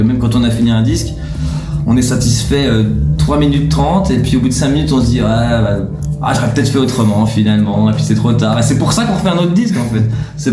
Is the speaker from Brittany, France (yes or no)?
no; Grand Est, France; de ma région natale, plutôt mon département natal, qui est les Vosges.